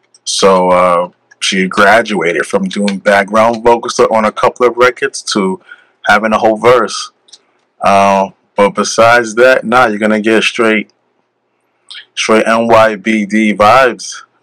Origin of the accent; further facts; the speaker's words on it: Brooklyn, New York, United States; born there; My mother's from Curacao. My dad's from the island of Dominica. I was born in Brooklyn.